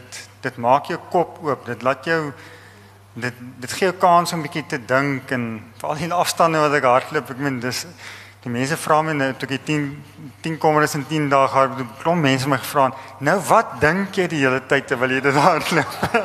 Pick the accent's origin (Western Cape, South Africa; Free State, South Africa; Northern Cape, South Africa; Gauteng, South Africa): Free State, South Africa; En ek het in Oos-Vrystaat groot geword.